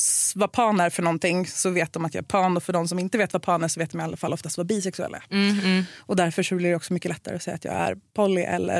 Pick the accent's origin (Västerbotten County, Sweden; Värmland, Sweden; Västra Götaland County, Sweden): Värmland, Sweden; also born or lived in Norway; Så att jag har lite väl mycket stockholmska i min dialekt just nu, för att mina vänner hemma i Värmland ska vara nöjda och glada över det.